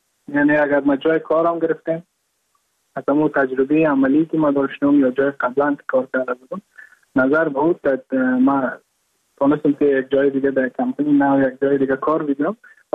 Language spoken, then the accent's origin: Persian; Mazar-i-Sharif, Balkh, Afghanistan; moved away as an adult; now in Goa, India